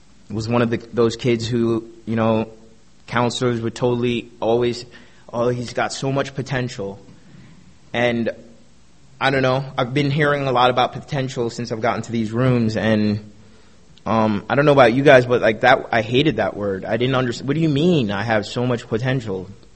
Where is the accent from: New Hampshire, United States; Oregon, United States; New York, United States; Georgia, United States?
New York, United States; Brooklyn; Basically, I don't know, I'm from Brooklyn, New York. My family, you know, they're Caribbean. They moved here to give our family, like, a better opportunity.